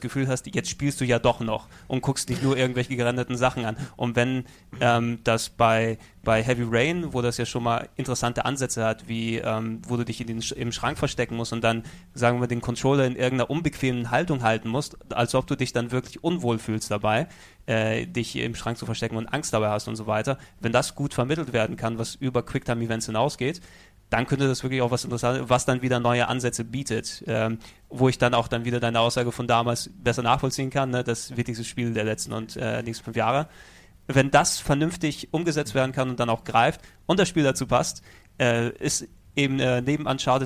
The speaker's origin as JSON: {"language": "German", "country": "Greece", "said": "Ich natürlich als Grieche bin ich der God of War Serie sehr verbunden, wie sie mein kulturelles Erbe jedes Mal vergewaltigt auf der Konsole."}